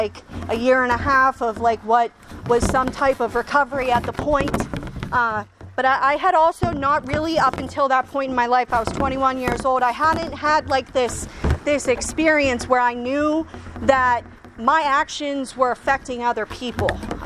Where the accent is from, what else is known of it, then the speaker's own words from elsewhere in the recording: Munhall, Pennsylvania, United States; I'm from the South Hills of Pittsburgh. I was right, like I'm from Munhall originally, South Hills.